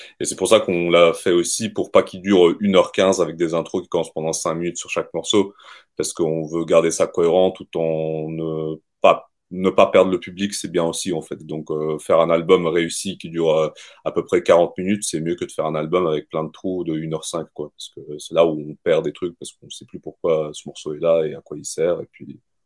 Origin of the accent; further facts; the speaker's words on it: Kazakhstan; je voulais mettre des éléments du folklore de mon pays d'origine, donc le Kazakhstan